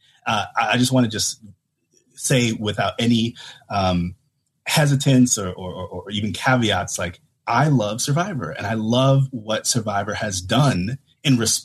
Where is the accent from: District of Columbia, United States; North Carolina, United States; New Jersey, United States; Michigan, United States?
New Jersey, United States; No, I'm from New Jersey originally. I'm a Giants fan through and through.